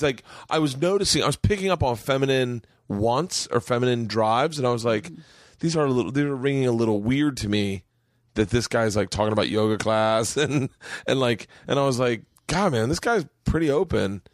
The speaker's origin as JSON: {"language": "English", "region": "Florida", "country": "United States", "tie": "born or raised there", "said": "I think mostly because I grew up in Florida and we always had the fear of alligators."}